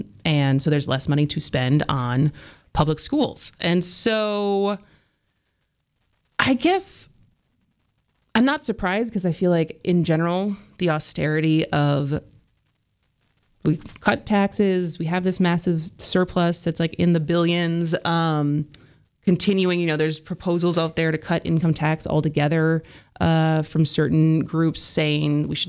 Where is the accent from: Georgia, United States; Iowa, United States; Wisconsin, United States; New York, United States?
Wisconsin, United States; Madison; I split my time. I grew up in Madison.